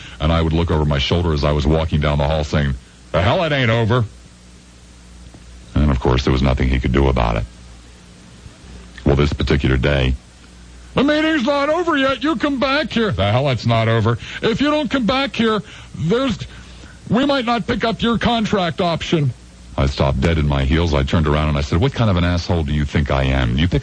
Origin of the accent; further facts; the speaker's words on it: Philadelphia, Pennsylvania, United States; born there; They forbid me to say that I was born in Philadelphia, that I had ever lived or worked any place other than Chicago.